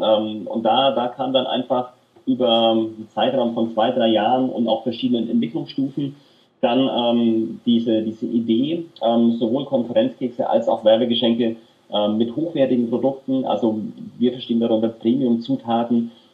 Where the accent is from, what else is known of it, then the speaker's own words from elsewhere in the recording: Nuremberg, Bavaria, Germany; Ich bin in Nürnberg aufgewachsen und habe auch in den Jugendmannschaften vom 1. FC Nürnberg gespielt.